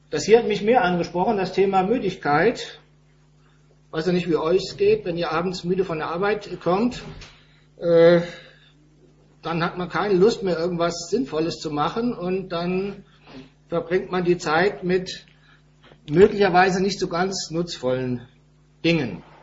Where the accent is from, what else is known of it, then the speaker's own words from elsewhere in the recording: Rhineland, Germany; Ich bin ja auch Gast hier, wie ihr an meiner niederbayerischen Aussprache hört, stamme ich aus dem Rheinland.